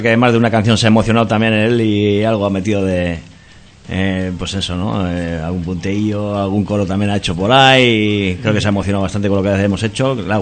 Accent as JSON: {"language": "Spanish", "region": "Basque Country", "country": "Spain", "said": "yo soy de pueblo, yo vengo debajo de Gorbea"}